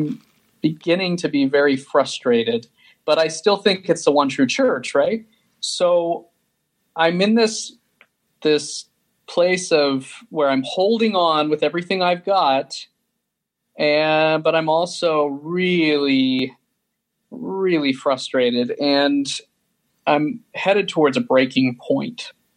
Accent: Sandy, Utah, United States; So, I grew up in Sandy, Utah, was in a Jack Mormon family.

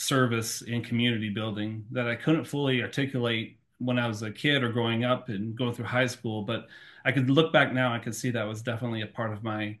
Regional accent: Michigan, United States; But for sure, like growing up in Michigan, there's nothing that really builds character quite like a Michigan winter.

